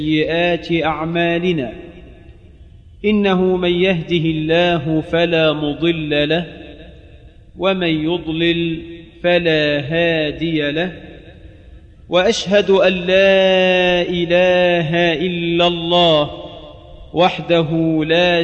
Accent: Egypt; اللهم اجعل بلدنا مصر آمنة مطمئنة وسائر بلاد المسلمين.

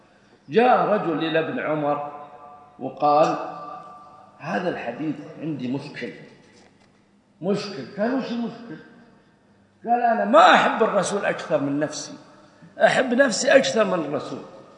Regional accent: Saudi Arabia; إحنا الحكومة إذا اشتغل 40 سنة عندنا في السعودية يعطونا راتب كامل،

